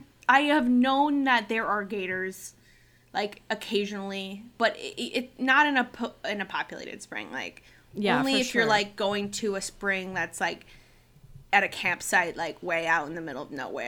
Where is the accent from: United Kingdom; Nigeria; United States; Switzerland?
United States; Florida; where I was growing up in North Central Florida, we were much closer to the springs than we are to the beach.